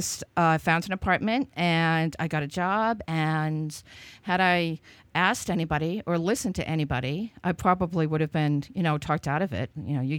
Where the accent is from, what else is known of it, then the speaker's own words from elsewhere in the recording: Portland, Maine, United States; moved away as an adult; growing up in Portland, Maine.